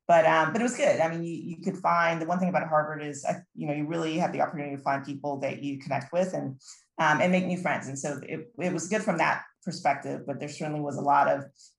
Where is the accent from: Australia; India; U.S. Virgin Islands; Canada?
U.S. Virgin Islands; St. Croix; moved away as an adult; So I am from the Caribbean or Caribbean, depending on how you want to say that. I was born in St. Croix, which is one of the U.S. Virgin Islands. So I am U.S. by birth, although from the Caribbean. I went to high school there